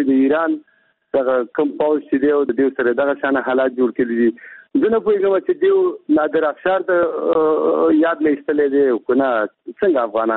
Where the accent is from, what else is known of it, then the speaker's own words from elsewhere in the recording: Afghanistan; مونږ افغانان یو، مونږ انسانان یو